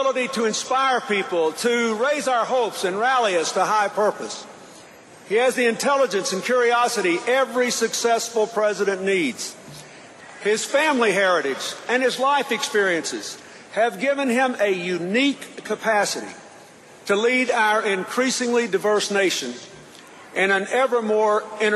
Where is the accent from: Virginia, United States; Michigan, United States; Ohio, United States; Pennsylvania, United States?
Pennsylvania, United States; Scranton; also born or lived in Wilmington; I'm here for everyone I grew up with in Scranton and Wilmington.